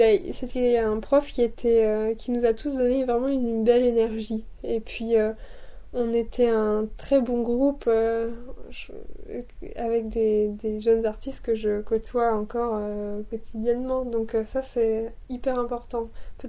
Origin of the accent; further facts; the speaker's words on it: Grand Est, France; moi j'ai grandi en Lorraine, donc il y a peut-être quelque chose géographiquement signifiant